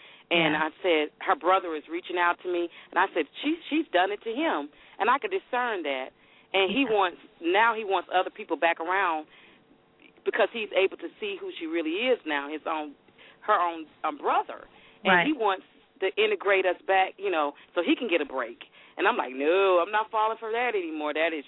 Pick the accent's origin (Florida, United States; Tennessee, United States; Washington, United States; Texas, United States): Florida, United States; That sounds like my hometown from Florida.